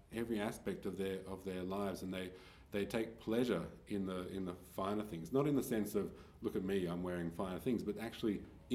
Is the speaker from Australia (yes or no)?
yes; Australia; as an Australian